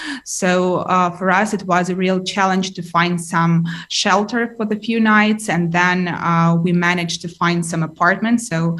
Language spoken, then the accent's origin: English; Mariupol, Donetsk Oblast, Ukraine; many of my relatives and friends and close people who are currently in Mariupol. It's my hometown, and I can't connect with them for 10 days already.